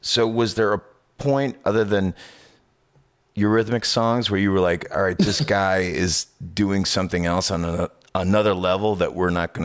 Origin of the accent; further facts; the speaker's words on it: Zion, Illinois, United States; We're from Zion, so we were always outside of it.